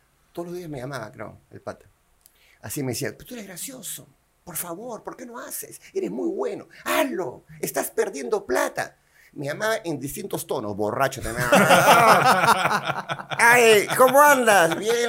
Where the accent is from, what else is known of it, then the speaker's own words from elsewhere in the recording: Peru; Pero nosotros como peruanos queremos subir, ¿no? Hacer cosas mejores.